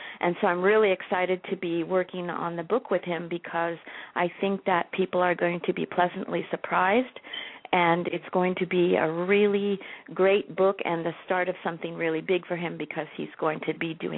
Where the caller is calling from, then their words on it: Las Vegas, Nevada, United States; I'm calling from Las Vegas